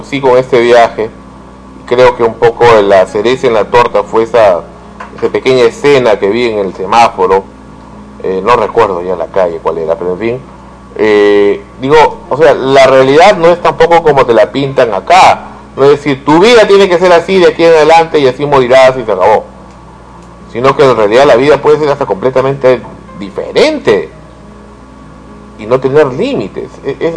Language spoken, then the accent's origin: Spanish; Peru; somos así los peruanos